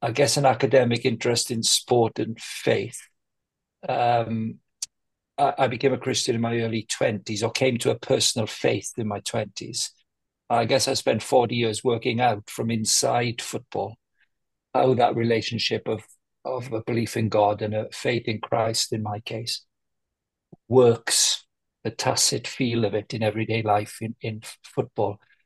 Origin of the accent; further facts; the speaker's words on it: Llanelli, Wales, United Kingdom; because I grew up in Llanelli in South Wales.